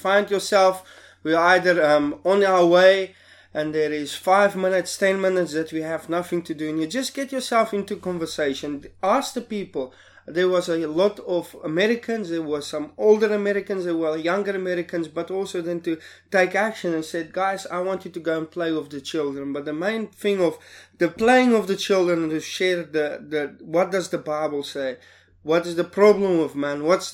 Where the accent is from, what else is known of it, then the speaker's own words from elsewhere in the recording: South Africa; I'm from South Africa.